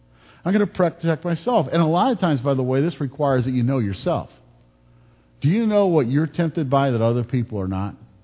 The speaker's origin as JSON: {"language": "English", "town": "Detroit", "region": "Michigan", "country": "United States", "tie": "born or raised there", "said": "I grew up in Detroit."}